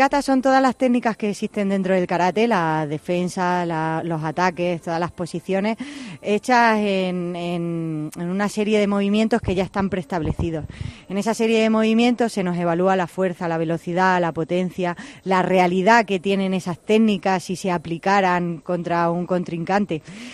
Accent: Talavera de la Reina, Castilla-La Mancha, Spain; No, soy de Talaverana.

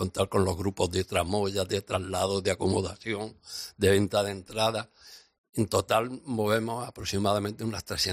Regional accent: Iznájar, Andalusia, Spain; yo, que soy de Innájar

